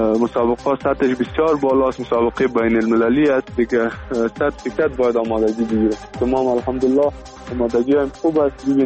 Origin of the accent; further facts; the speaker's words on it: Afghanistan; 12 کشور اروپایی به اشتراک میکنه که تنها افغانستان یعنی از آسیا ما اشتراک میکنم.